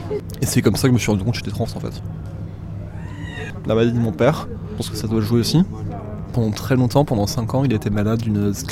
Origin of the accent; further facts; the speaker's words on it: Le Havre, Normandy, France; now in Paris, France; J'ai 23 ans, je suis en master en sciences de la Terre. Je viens du Havre à la base, j'ai passé une vingtaine d'années au Havre. Et maintenant, je suis à Paris.